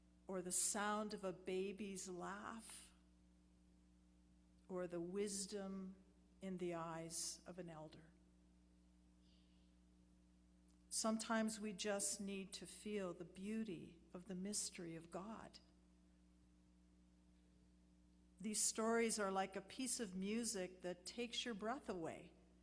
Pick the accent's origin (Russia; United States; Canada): Canada; Saskatchewan; So I grew up in Saskatchewan, so that's just weird right from the start.